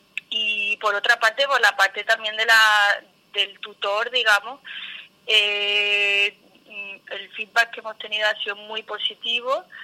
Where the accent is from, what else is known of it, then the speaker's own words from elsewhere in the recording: Spain; now in Belgium; somos muchos los españoles aquí en Bélgica.